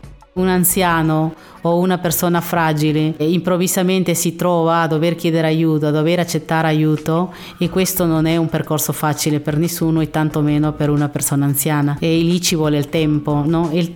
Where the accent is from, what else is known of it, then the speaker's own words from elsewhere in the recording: Peru; now in Italy; sì, io sono originaria dal Perù e sono in Italia dal 1991.